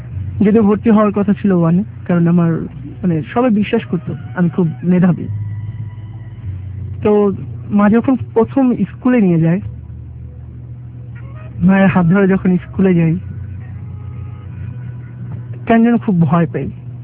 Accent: Dhaka, Dhaka Division, Bangladesh; born there; আমার জন্ম ঢাকাতেই, মোহাম্মদপুর কাদের কথা অজিন।

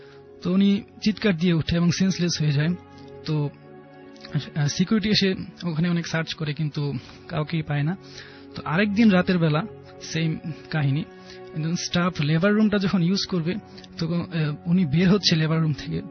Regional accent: Gazipur, Dhaka Division, Bangladesh; আমার home town Gazipur.

